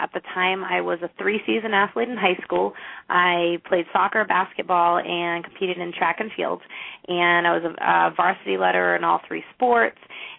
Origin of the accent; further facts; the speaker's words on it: Fall River, Massachusetts, United States; Like you mentioned, I'm from Fall River, Massachusetts, and I was raised here. We're a small city that really played a big influence in how I developed, I guess you could say.